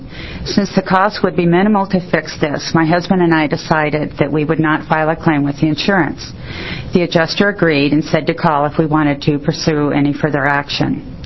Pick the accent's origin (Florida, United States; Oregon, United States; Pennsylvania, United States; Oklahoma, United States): Oregon, United States; Eugene; I'm from Eugene.